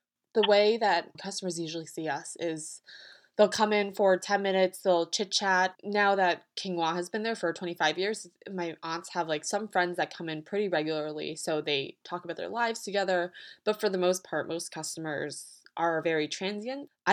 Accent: Manchester, Connecticut, United States; I grew up in Manchester, Connecticut, was predominantly white.

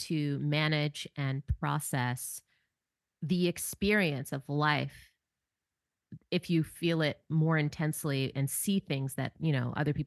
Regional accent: New York City, New York, United States; So I grew up on Riverside and 162nd Street, which is North Harlem or Washington Heights, depending on who you ask.

